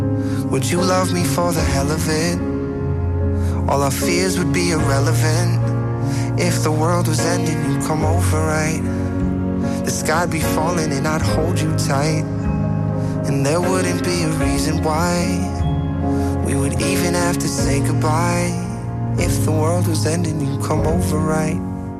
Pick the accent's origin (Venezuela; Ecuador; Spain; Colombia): Spain; Basque Country; Que no tenemos que pensar que somos más, como vasco, los más listos del mundo.